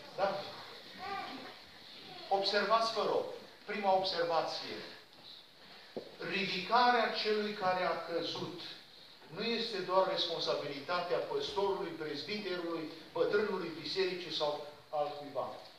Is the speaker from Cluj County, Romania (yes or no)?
yes; Cluj-Napoca, Cluj County, Romania; Eu m-am născut și am crescut la Cluj. Și dacă ați fost careva pe la Cluj, este Muzeul Satului și noi am locuit de la Muzeul Satului mai în jos. Era la marginea orașului